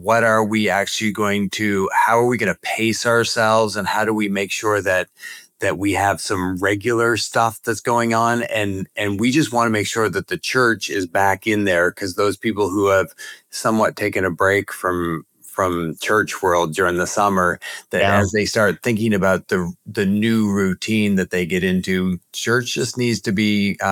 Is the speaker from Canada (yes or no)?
yes; New Brunswick, Canada; now in Jacksonville, United States; I grew up in Canada from New Brunswick. And now I live in Jacksonville, Florida, and I am a somewhat new American citizen.